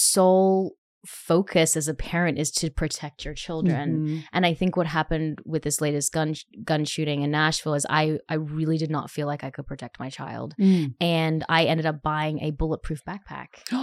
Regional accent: Australia; being an Australian

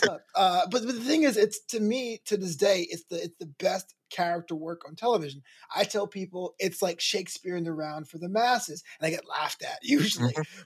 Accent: New York, United States; I grew up in New York where WWF was the local federation because back then they were like territories and stuff.

